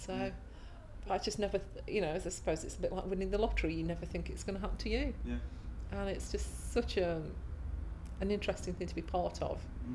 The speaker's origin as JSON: {"language": "English", "town": "Derby", "region": "East Midlands", "country": "United Kingdom", "said": "My date of birth is 10/2/61, and I come from Derby."}